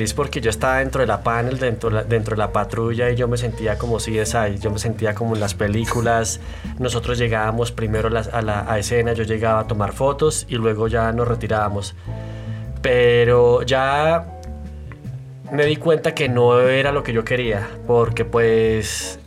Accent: Bogotá, Colombia; also born or lived in Cúcuta / Canada; Bueno, pues nací en Cúcuta, Colombia. Pues me crié más que todo aquí en Bogotá. Estudié aquí mi carrera profesional, publicidad en la Tadeo. Y después me fui para Canadá a estudiar inglés. Allá estudié fotografía. Me volví ciudadano.

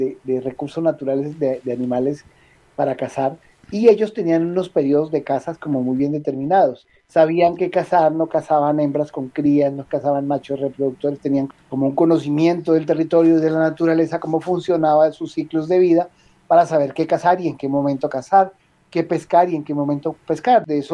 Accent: Caquetá, Colombia; Hablemos de un departamento que yo conozco muy bien, que es el mío, de donde yo soy nativo, que es el departamento del Caquetá.

